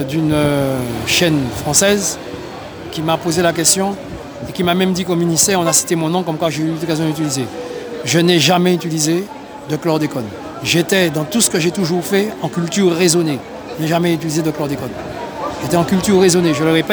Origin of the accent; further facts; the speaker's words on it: Martinique; Et nous avons été les premiers également à faire la Guadeloupe venir chez nous en Martinique.